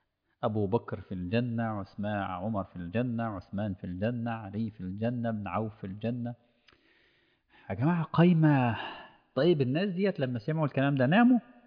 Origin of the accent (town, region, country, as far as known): Egypt